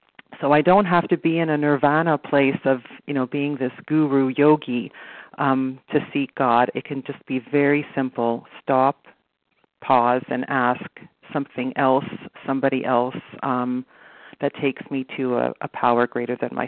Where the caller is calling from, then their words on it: Toronto, Ontario, Canada; So I'm calling from Toronto, Canada